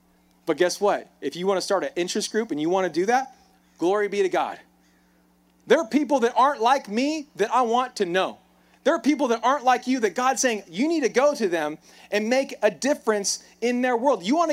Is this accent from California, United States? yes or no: yes; Bakersfield, California, United States; I'm from Bakersfield, California. Any Bakersfield people? Love you, Mom.